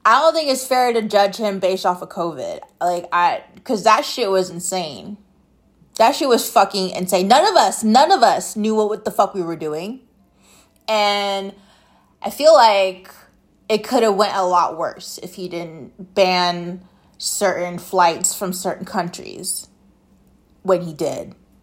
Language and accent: English; Phoenix, Arizona, United States; I'm from Phoenix and 80 degrees is cold to me